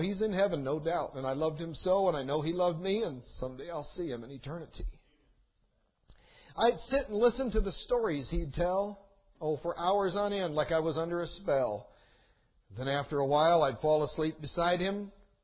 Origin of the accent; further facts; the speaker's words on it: Michigan, United States; Her funeral was held in the church where I grew up in Michigan.